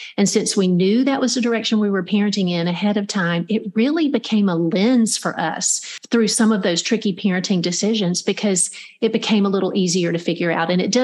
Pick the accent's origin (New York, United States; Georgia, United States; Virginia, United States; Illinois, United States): Georgia, United States; I grew up in Middle Georgia and my grandfather was a farmer